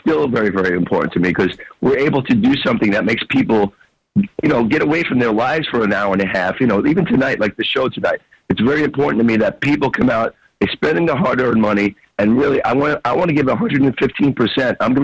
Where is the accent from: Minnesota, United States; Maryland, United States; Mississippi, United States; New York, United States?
New York, United States; New York City; You know, when I grew up in the Bronx, New York.